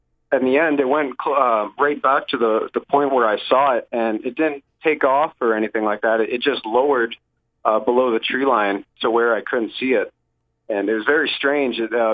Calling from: Ontario, Canada; from Canada, Ontario.

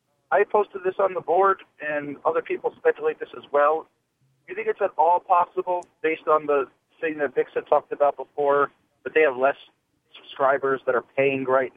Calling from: New Jersey, United States; from New Jersey.

